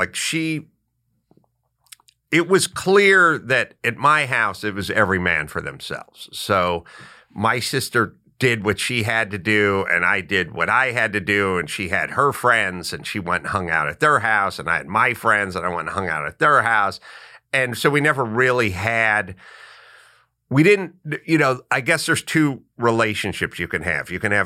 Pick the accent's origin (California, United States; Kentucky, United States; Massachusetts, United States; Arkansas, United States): California, United States; North Hollywood; You know, I was from North Hollywood. This is the 70s, early 80s.